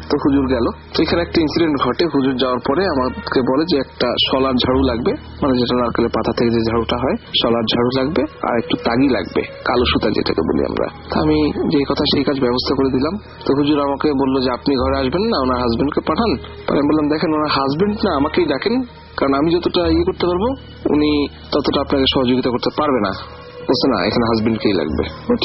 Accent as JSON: {"language": "Bangla", "town": "Khulna", "region": "Khulna Division", "country": "Bangladesh", "tie": "born or raised there", "said": "আমাদের বাড়ি অ্যাকচুয়ালি খুলনাতে। আমাদের বাড়ি ছিল টিভি বন্ডের রোডে, সেই বাড়িটা এখনো আছে।"}